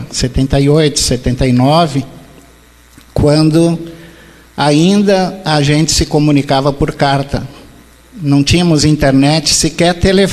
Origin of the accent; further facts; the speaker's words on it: Bento Gonçalves, Rio Grande do Sul, Brazil; vivendo num lugar que tinha apenas 5 casas, um cemitério e uma igrejinha. Esse era o lugar onde eu nasci. E no interior de Bento Gonçalves.